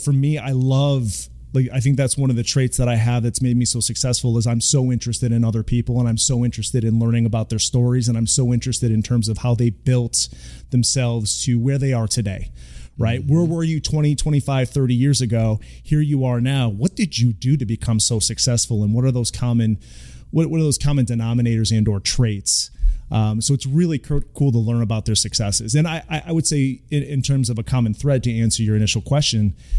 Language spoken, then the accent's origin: English; Massachusetts, United States; growing up in Massachusetts, and especially being an 80s kid, you know, I was an 80s kid.